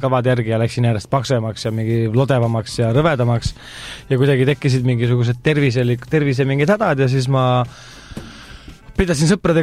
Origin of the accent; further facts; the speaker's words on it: Viljandi County, Estonia; Ma küll olen Mulgimalt pärit ja tihti lugu, kui ma sõidan maale